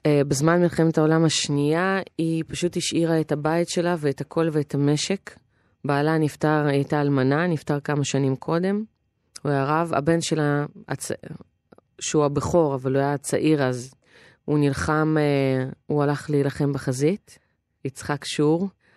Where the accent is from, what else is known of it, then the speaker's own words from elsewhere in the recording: Yogev, Northern District, Israel; עוד כשהייתי נערה, אגב, בעמק ישראל, כי אנחנו נחתנו פה ביוגב, אני גדלתי ביוגב.